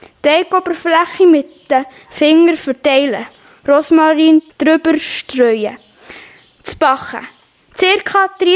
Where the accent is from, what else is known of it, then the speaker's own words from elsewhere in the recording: Italy; Ich bin selber Italiener und rede auch daheim manchmal Italienisch, aber auch Schweizerdeutsch.